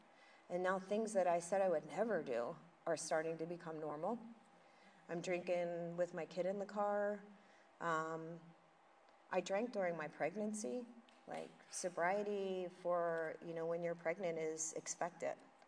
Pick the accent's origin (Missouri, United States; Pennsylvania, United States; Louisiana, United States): Pennsylvania, United States; Philadelphia; I'm from Philadelphia. We have blue laws. You can't even buy liquor on Sunday in Philly.